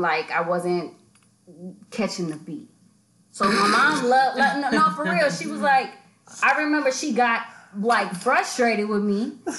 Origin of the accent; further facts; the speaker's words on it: the South, United States; And, you know, I grew up in the South, but my mom loved him.